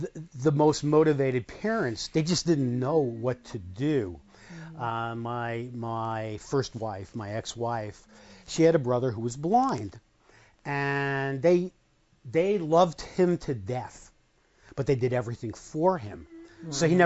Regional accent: New York City, New York, United States; I mean, growing up in New York City, and you never saw people with disabilities in the schools.

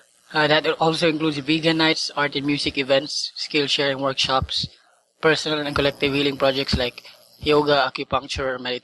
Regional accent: Davao, Davao Region, Philippines; We're all from Davao

